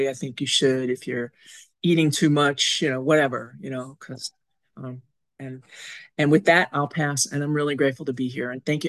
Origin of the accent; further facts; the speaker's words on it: Massachusetts, United States; from Massachusetts.